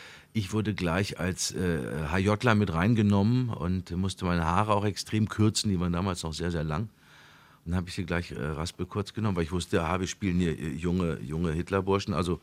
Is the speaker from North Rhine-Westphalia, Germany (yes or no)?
yes; North Rhine-Westphalia, Germany; Also eigentlich auch nicht nur im Ruhrgebiet hergestellt worden zu sein